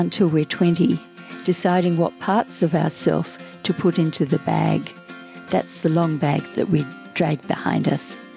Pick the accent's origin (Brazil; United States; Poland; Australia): Australia; And I love the fact that I'm Australian.